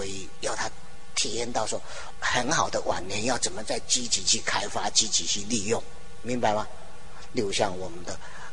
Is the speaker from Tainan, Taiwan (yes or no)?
no; Taoyuan, Taiwan; 这也是我的故乡，我是桃园人哦。小时候我就来过这里哦，我妈妈带着来的哦。